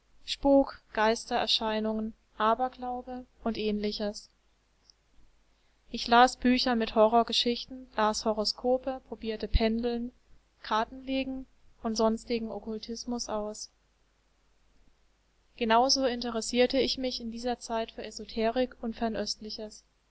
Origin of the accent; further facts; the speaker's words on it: Baden-Württemberg, Germany; Geboren bin ich am 23. Oktober 1988. Aufgewachsen in Baden-Württemberg in einem katholischen Elternhaus.